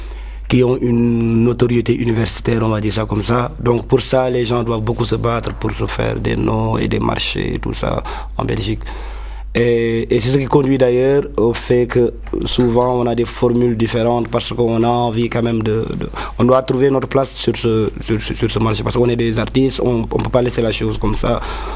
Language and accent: French; Senegal; on est des Baïfal, on n'est pas des Rastafarians qui viennent de la Jamaïque. Moi, je viens du Sénégal et on a une culture musulmane. C'est une branche soufie de la religion musulmane, le Baïfal.